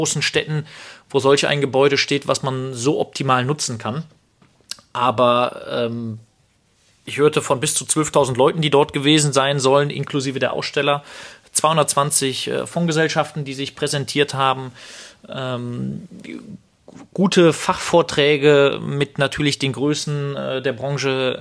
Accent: North Rhine-Westphalia, Germany; Karneval steht bei uns im Rheinland

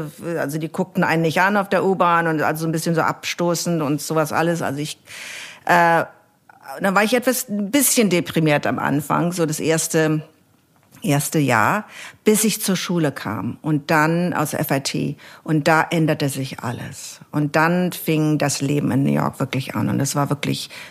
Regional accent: Berlin, Germany; now in California, United States; meine Heimat, wenn man sich das so dann anguckt, ist immer noch Berlin. Meine Heimat. Ich bin aus Berlin, obwohl...

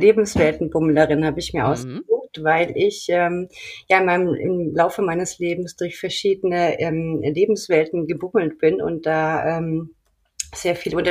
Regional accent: Bavaria, Germany; ich bin in Bayern aufgewachsen und komme da vom Land. Das heißt, als kleines Kind bin ich in einer Familie aufgewachsen mit ländlichem Hintergrund.

